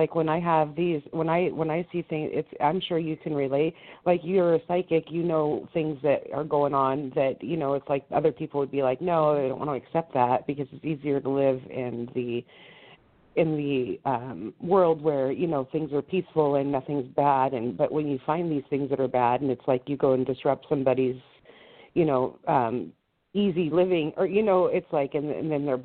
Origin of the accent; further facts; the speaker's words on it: Washington, United States; I'm from Washington State.